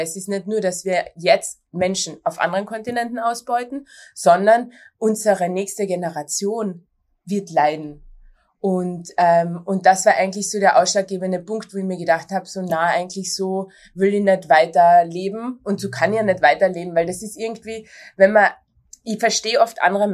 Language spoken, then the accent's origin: German; Klagenfurt, Carinthia, Austria; Geboren und aufgewachsen in Klagenfurt.